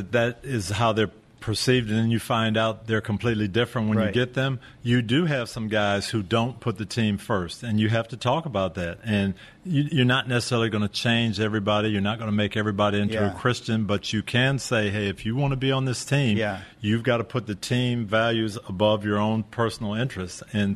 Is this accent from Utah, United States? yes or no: no; Jackson, Michigan, United States; Michigan area.